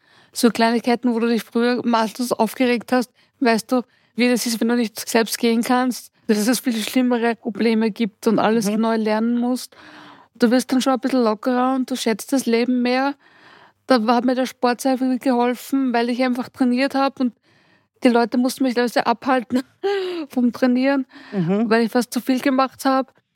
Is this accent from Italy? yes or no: no; Linz, Upper Austria, Austria; Ich bin aus Oberösterreich, aus Linz.